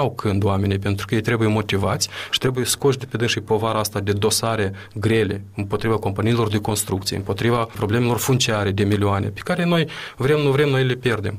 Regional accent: Chișinău, Moldova; Atunci noi ca și oraș, ca și chișinăuieni vom fi pierdanți.

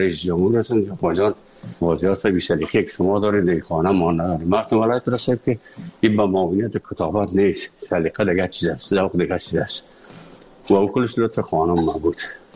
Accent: Afghanistan; moved away; also born or lived in Moscow; از افغانستان برآمدیم آمدیم سه مسکو، 4 سال مسکو

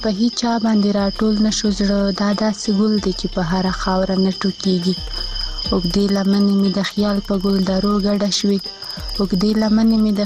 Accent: Khyber Pakhtunkhwa, Pakistan; زه خبرې له وزیرستان یم

